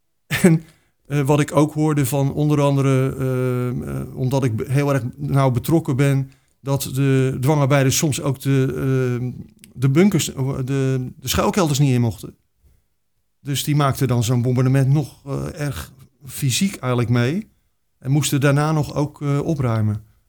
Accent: Rotterdam, South Holland, Netherlands; En in Rotterdam was het zo, ik kom van Zuid.

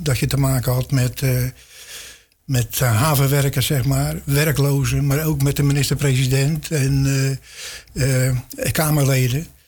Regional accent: Rotterdam, South Holland, Netherlands; born there; now in Capelle aan den IJssel, Netherlands; Ik ben een raskapellenaar. Althans, ik ben in Rotterdam geboren, maar ik woon inmiddels haast 50 jaar in Capelle.

